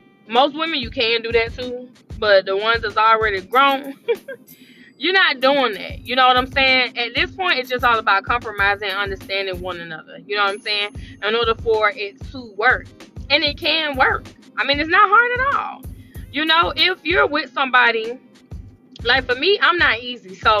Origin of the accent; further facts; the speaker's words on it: Atlanta, Georgia, United States; I am, listen, I'm from Atlanta, y'all.